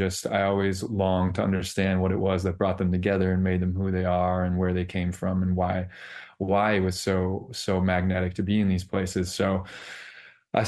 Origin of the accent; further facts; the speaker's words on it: Seymour, Wisconsin, United States; shaped me as a young man growing up in Seymour, Wisconsin, and small town America